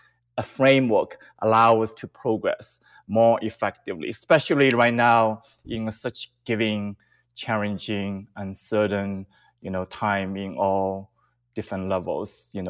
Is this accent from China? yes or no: yes; China; English is a second language; I grew up in China.